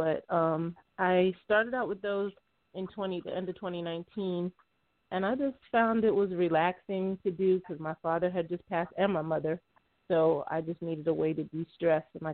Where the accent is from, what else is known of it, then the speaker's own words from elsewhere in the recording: Miami, Florida, United States; now in Tampa, United States; I am from Miami originally. I've been in Tampa exactly 10 years now.